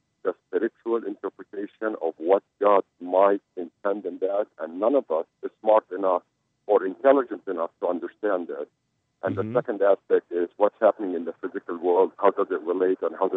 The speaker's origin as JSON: {"language": "English", "country": "Kuwait", "tie": "born or raised there", "moved": "yes", "lives_now": "United States", "said": "I am a Christian Palestinian born and raised in Kuwait and been in the U.S. for about 30 years now."}